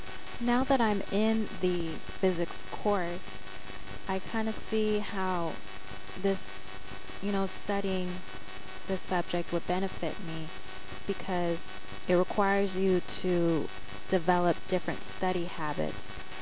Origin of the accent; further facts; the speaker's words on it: San Diego, California, United States; I'm from San Diego, California.